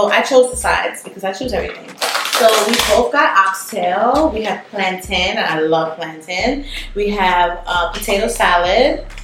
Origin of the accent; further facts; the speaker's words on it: New York, United States; Yeah, I'm from Park Slope.